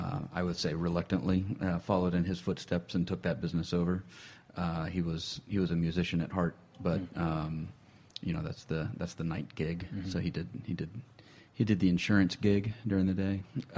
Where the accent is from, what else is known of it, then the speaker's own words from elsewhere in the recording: Burlington, North Carolina, United States; It's called Burlington. It's like a small city, big town kind of thing, okay. Outside of Raleigh area.